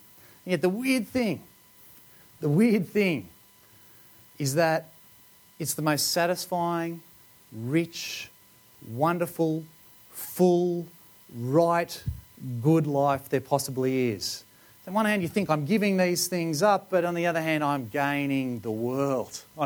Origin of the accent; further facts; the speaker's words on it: Australia; because I grew up in Australia.